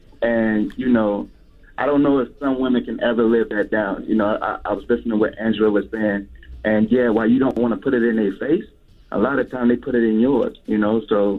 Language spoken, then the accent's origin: English; West Virginia, United States; I buy all my rentals in Beckley, West Virginia. I'm trying to do like you do, go back to my home state and buy my stuff